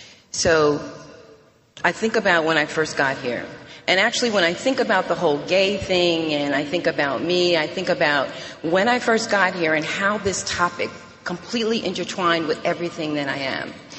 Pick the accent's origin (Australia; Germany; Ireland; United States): United States; Albany, New York; now in Charlotte, United States; I'm from Albany, New York. I actually just moved to Charlotte, and I love Charlotte. Just moved to Charlotte, North Carolina, but I drank and used in Albany, New York, and I got sober in Albany, New York.